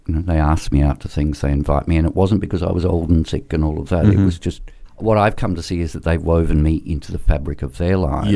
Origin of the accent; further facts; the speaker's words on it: South Australia, Australia; Because I grew up in South Australia.